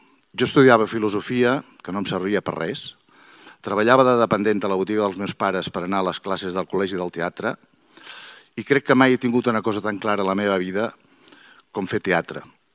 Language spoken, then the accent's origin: Catalan; Sitges, Catalonia, Spain; born there; Però vaig néixer aquí a Sitges i ha estat per mi una gran font d'inspiració.